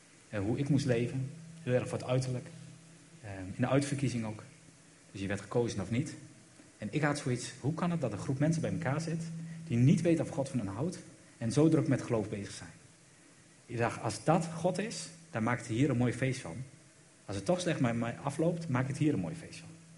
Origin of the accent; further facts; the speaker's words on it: Netherlands; Wij als Nederlanders hebben vaak een grijs gebied gemaakt hoe we hem kunnen volgen.